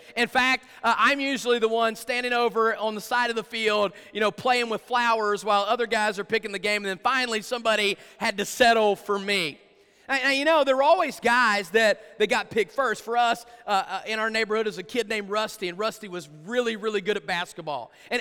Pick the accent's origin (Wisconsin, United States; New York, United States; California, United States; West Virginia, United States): West Virginia, United States; I grew up in West Virginia in the 1980s, okay?